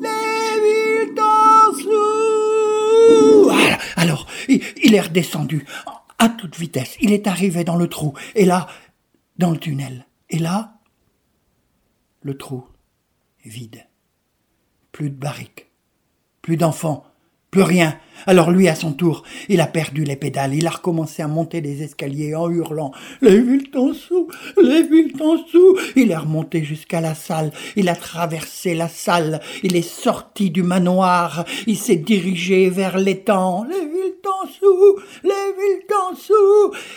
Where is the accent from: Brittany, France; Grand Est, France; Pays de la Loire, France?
Brittany, France; Comme il y en a beaucoup chez nous, en Bretagne.